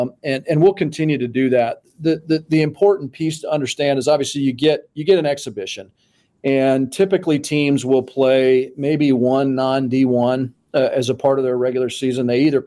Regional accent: Manhattan, Kansas, United States; I think back to when I was growing up in Manhattan and we were watching the Jayhawks and Coach Williams do his thing.

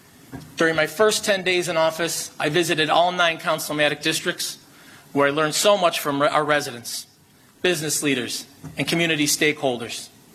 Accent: Buffalo, New York, United States; Being born and raised in South Buffalo, I know many of the same struggles that the average resident faces.

